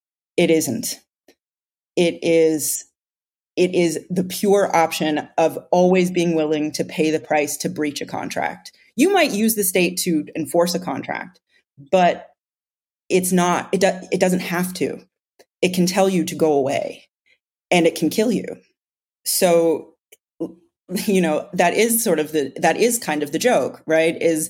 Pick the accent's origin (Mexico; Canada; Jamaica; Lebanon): Canada; moved away; being Canadian